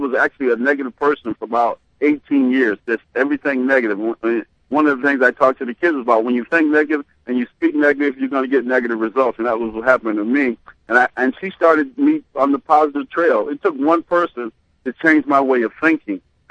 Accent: Penn Yan, New York, United States; I stayed away from Penn Yan, my hometown, for 18 years.

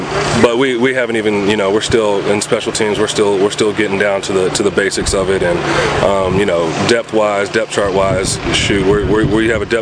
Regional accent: Illinois, United States; he's not far from where my hometown is, up in Illinois, where my mother stays.

